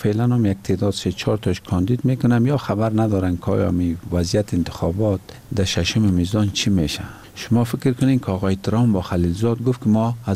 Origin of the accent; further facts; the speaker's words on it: Afghanistan; ما از یک کشور اسلامی هستیم و از افغانستان هستیم